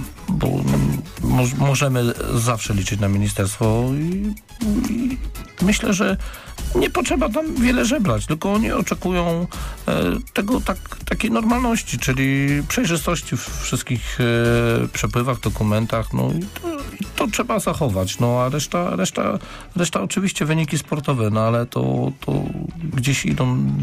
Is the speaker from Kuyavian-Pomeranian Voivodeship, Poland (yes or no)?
yes; Kuyavian-Pomeranian Voivodeship, Poland; Pochodzę z Pałuk, silne ośrodki Gąsawa, Rogowo